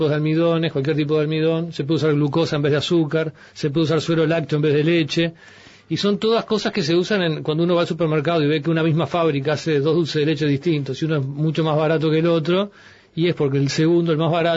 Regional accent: Uruguay; a la mayoría de los uruguayos nos gusta que no sea tan oscuro como el argentino

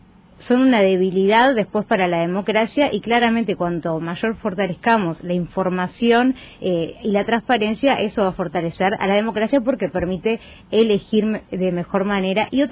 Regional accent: Uruguay; es algo que nos tiene que enorgullecer como uruguayos y uruguayas

